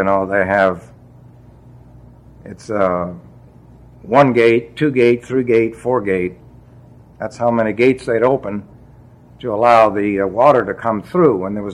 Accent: New York City, New York, United States; born there; Now, I was born in New York City, and I used to play a game when I was young.

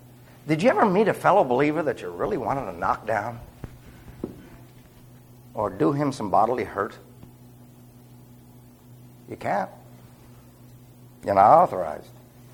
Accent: New York City, New York, United States; I'm born and raised in New York City. The only thing I ever did with sheep was eat them.

